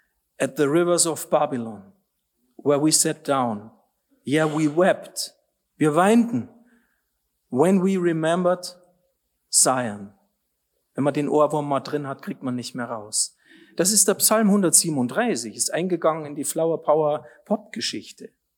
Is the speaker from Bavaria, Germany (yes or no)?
yes; Regensburg, Bavaria, Germany; Meine Heimatstadt Regensburg